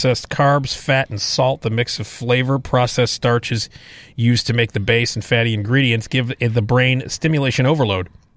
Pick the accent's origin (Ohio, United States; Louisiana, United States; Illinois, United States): Illinois, United States; Chicago; I was born and raised in Chicago, but you don't eat pizza with silverware.